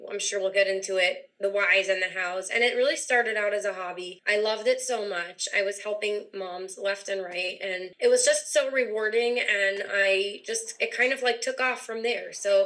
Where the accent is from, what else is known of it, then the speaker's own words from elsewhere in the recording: Los Angeles, California, United States; also born or lived in New Orleans / Israel; now in Florida, United States; I live in Florida right now. We've lived everywhere, all over the map. I'm born and raised in Los Angeles.